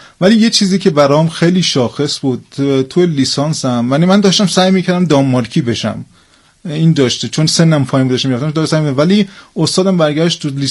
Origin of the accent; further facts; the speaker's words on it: Iran; born there; moved away; اونجا یه روز تو بازداشتگاه بودم که بخاطر اینکه تو ایران به دنیا اومدم.